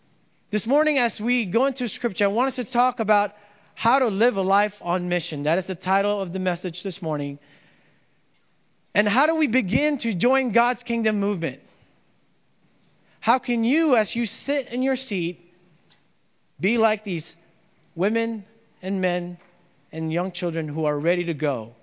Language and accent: English; Dagupan, Pangasinan, Philippines; I grew up in the Philippines, in the region of Pangasinan, in Dagupan City. My dad was a fisherman.